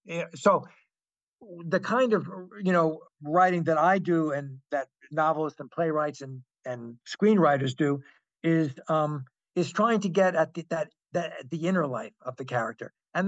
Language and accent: English; Bronx, New York, United States; I'm from New York. I grew up in the Bronx.